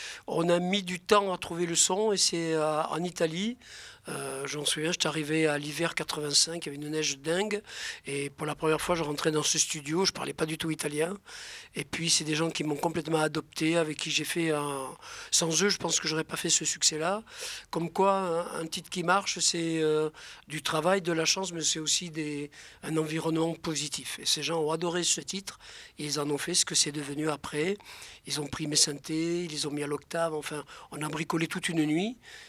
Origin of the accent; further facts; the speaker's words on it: Toulouse, Occitanie, France; born there; parce que j'habite, je suis né à Toulouse.